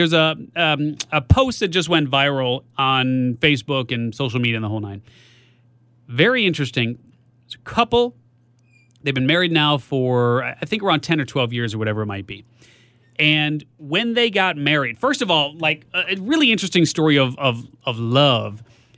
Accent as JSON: {"language": "English", "town": "Chicago", "region": "Illinois", "country": "United States", "said": "I am from Chicago."}